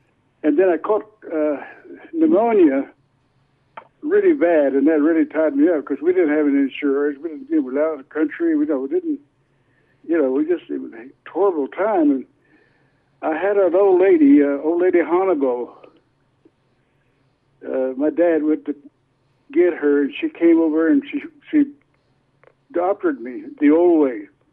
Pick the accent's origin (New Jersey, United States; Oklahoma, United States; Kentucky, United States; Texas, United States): Oklahoma, United States; Hobart; I grew up in Hobart.